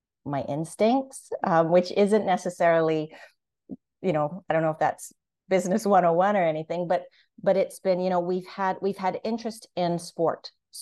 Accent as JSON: {"language": "English", "town": "Winnipeg", "region": "Manitoba", "country": "Canada", "said": "I'm from Winnipeg."}